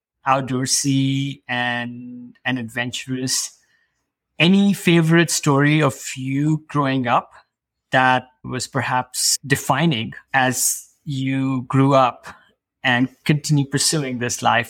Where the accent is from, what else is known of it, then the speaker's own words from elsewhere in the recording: India; I come from a country, I was raised in India, and people are always looking for ways to get around.